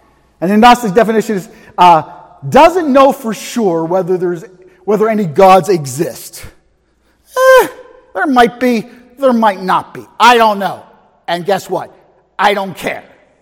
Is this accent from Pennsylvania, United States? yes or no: yes; Pittsburgh, Pennsylvania, United States; accent: Pittsburgh; Chimney. Did I pronounce it right? It's my Pittsburgh accent.